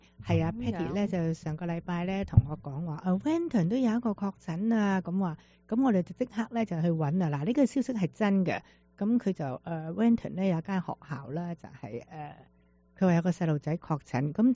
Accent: China; 但我哋中国人就系、是、你100个人里边，真系得个几个人冇屋啫嘛

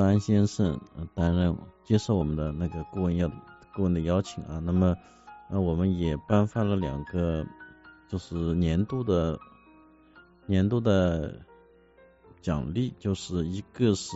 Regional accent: Suzhou, Jiangsu, China; 来自我故乡苏州的一些企业家

